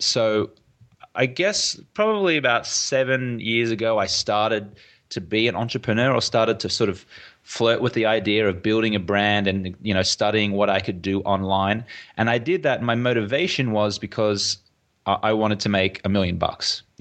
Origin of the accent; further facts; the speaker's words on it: Brisbane, Queensland, Australia; Your listeners can probably hear my accent. I'm from Brisbane, Australia.